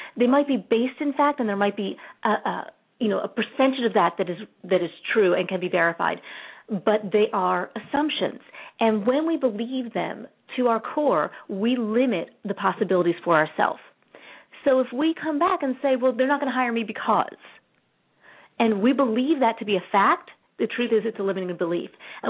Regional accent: South Orange, New Jersey, United States; And I'm from South Orange, New Jersey.

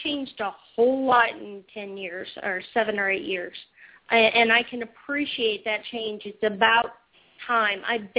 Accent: Los Angeles, California, United States; now in Little Rock, United States; Yeah, I live right outside of Little Rock in the middle of nowhere, and I'm from Los Angeles, and I can't stand it here.

